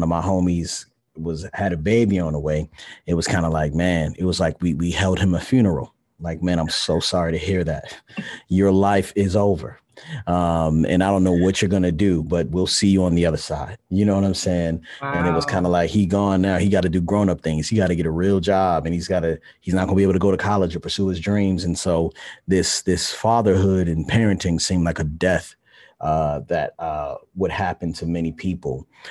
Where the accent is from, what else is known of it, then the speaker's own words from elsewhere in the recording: Baltimore, Maryland, United States; So I'm from Baltimore, Maryland. My mom and my dad never got married. My dad moved to California when I was like two.